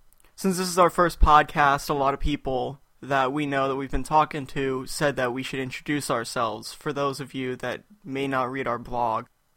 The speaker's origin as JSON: {"language": "English", "town": "Chicago", "region": "Illinois", "country": "United States", "tie": "born or raised there", "also_born_or_lived": "Indiana", "said": "I'm from Indiana, and I absolutely love the Indiana Pacers. I also love the Chicago Blackhawks because I spent my youth growing up in the Chicagoland area"}